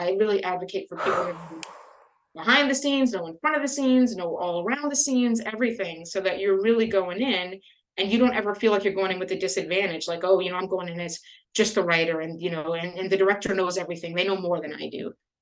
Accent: Louisiana, United States; I grew up in Louisiana, but I grew up in mostly in predominantly white spaces. And I'm one of 10 siblings. And for most of our, yes, big, big Creole family.

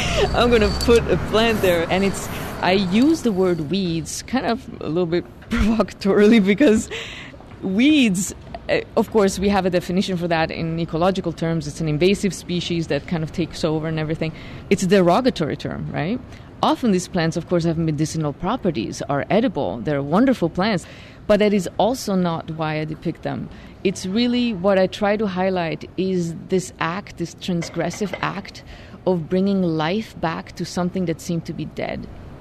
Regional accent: Ticino, Switzerland; now in San Francisco, United States; I live in San Francisco, and I'm from the Italian part of Switzerland originally.

